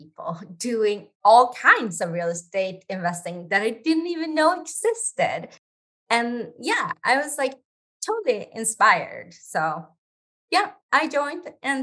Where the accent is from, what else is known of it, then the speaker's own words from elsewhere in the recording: Sweden; Yeah, so I am originally from Sweden